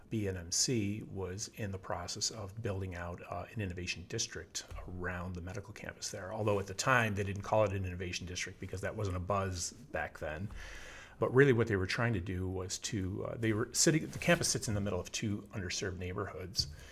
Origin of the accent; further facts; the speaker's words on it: New York, United States; So I was actually raised in the central part of New York State. I left home when I was 17 and found my way to Buffalo, New York, where I went to school.